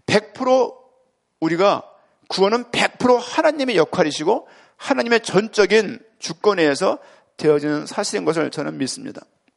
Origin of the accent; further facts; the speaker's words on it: Seoul, South Korea; 저는 고향에 서울시 은평구 수적동 390번지입니다. 아버지는 이북 사람이지만 전 서울에서 태어났어요.